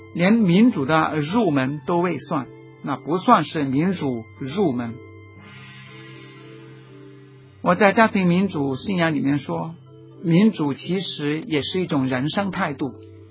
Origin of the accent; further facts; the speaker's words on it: Guangdong, China; 有些人就是好像我们广东人说，穿起龙袍都不像皇帝